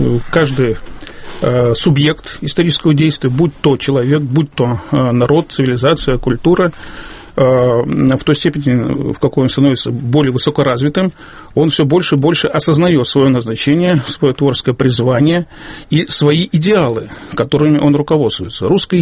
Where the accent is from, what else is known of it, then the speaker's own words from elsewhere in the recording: Belarus; Я, скажем, белорус